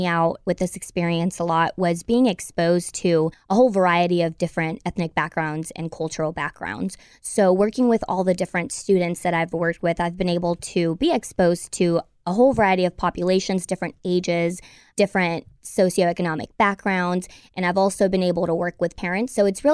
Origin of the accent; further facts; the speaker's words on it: California, United States; I am originally from the Monterey County and I moved here in 2012 to start school.